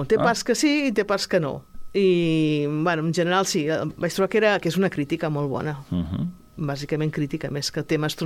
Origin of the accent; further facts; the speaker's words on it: Sabadell, Catalonia, Spain; born there; Jo visc a castellà, però jo vaig néixer a Sabadell.